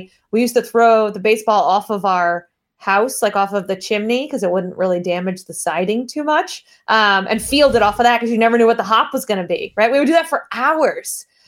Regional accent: Connecticut, United States; So I'm from Connecticut, and so you're either a Yankees or a Red Sox fan.

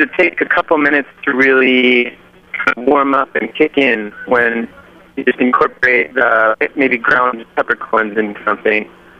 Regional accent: Washington, District of Columbia, United States; Hi there. … I'm from Washington, D.C.

